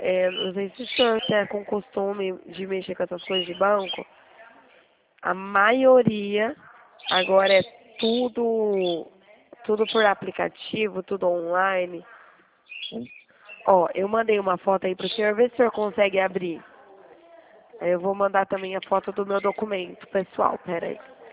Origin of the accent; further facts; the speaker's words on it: São Paulo, Brazil; Eu sou daqui do estado de São Paulo